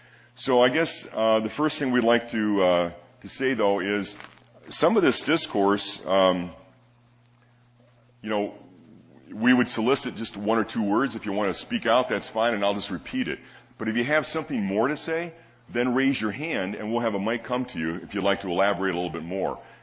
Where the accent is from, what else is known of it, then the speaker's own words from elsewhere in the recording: Detroit, Michigan, United States; We grew up in Detroit and have many wonderful blessings here.